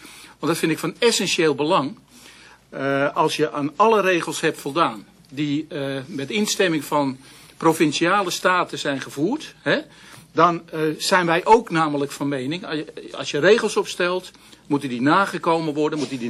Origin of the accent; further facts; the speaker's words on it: Amsterdam, North Holland, Netherlands; Ja, ik kom zelf uit Amsterdam, dus daar had ik heel andere gedachten bij.